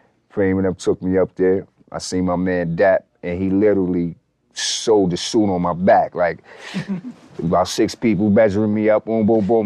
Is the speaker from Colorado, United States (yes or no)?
no; Long Island, New York, United States; knowing I was from Long Island. They was like, Long Island, you know, I'm from Long Island. No rappers in here from Long Island, so I had to make my way in.